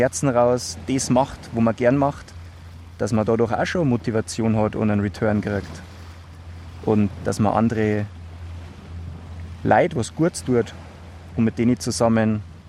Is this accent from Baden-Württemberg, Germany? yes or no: no; Bavaria, Germany; wenn man so hört, komme ich aus Bayern.